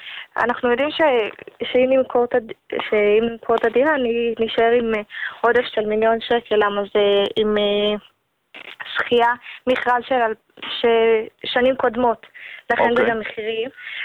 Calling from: Jerusalem, Jerusalem District, Israel

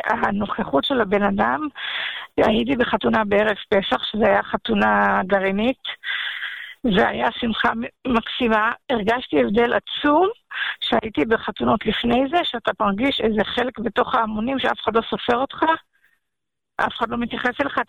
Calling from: Jerusalem, Jerusalem District, Israel; מירושלים.

